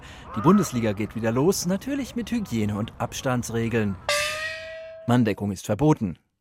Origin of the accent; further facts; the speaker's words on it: Frankfurt, Hesse, Germany; Also gerade als Frankfurter muss ich da sagen, ich fand's köstlich.